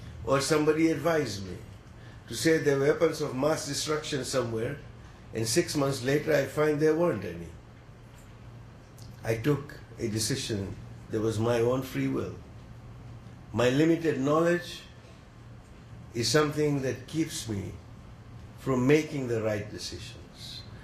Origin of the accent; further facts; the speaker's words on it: Texas, United States; I come from Texas, it's all green, it's not as green here.